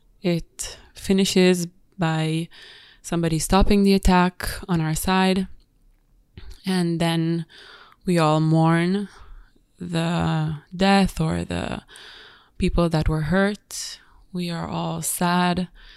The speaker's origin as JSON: {"language": "English", "town": "Tel Aviv", "region": "Tel Aviv District", "country": "Israel", "said": "I am originally from Tel Aviv, Israel. That's where I live right now."}